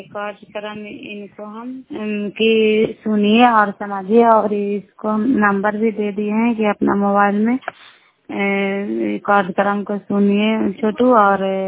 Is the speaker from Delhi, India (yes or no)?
no; Bihar, India; नालंदा जिला करार ब्लॉक की निवासी हूँ।